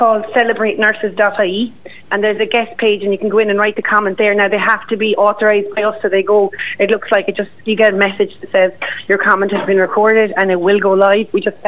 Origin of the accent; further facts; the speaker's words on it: Ireland; oh, positive recognition campaign, it's very American and we're Irish.